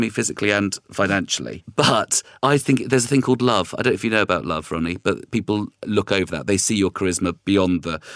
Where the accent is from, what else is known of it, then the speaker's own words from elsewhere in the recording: Scotland, United Kingdom; accent: Scottish; But also, I was married to a Northern Irish woman for years, and that's messed up my Scottish accent because those accents can be really close, is my quick excuse.